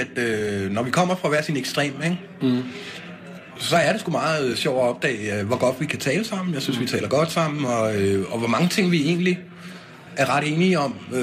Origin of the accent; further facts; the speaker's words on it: Roskilde, Zealand, Denmark; Jeg er vokset op på Vestegnen og i Roskilde